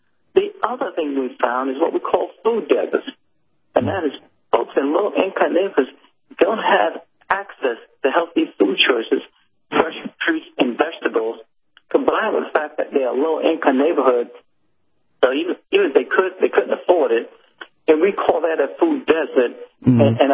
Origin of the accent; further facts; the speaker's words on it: Jamaica, Queens, New York, United States; I grew up in New York City in a town called Jamaica, Queens.